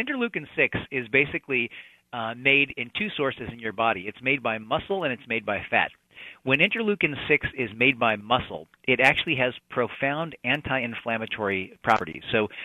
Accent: Kansas City, Missouri, United States; now in New York, United States; As you know, I'm from Kansas City originally.

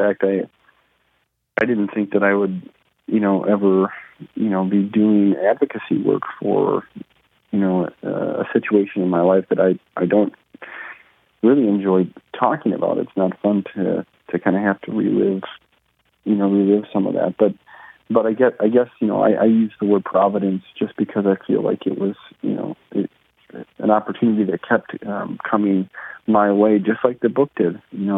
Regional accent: Minneapolis, Minnesota, United States; They're all based in Minneapolis, my hometown.

